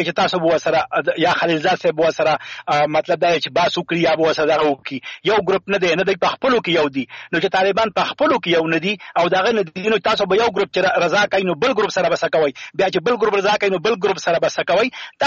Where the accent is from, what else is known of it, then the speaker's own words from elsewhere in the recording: Afghanistan; زما افغانستان سره ډیره مینه لرم، زه خپل ملک بولم، زه به کی بی کی یم، خو زه افغان یم او زه پښتون یم.